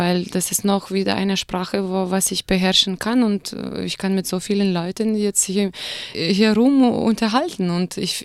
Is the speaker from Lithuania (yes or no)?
yes; Kaunas, Kaunas County, Lithuania; born there; German is a second language; Ja, ich bin in Litauen geboren, in so einem zweiten großen Stadt, Kaunas.